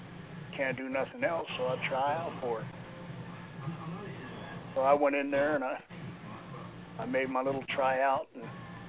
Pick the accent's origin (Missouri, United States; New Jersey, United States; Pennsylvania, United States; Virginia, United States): Pennsylvania, United States; Philadelphia; I was originally from Philadelphia.